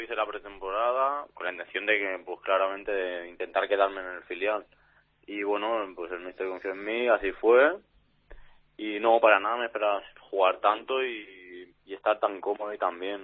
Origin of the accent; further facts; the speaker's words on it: Esparreguera, Catalonia, Spain; yo empecé pues en mi pueblo a jugar a fútbol sala.